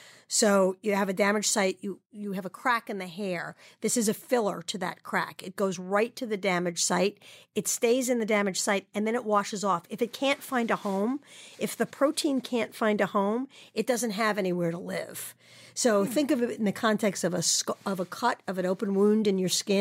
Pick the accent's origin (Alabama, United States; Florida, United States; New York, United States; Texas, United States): New York, United States; I'm a New Yorker by trade and training. And I'm living in the South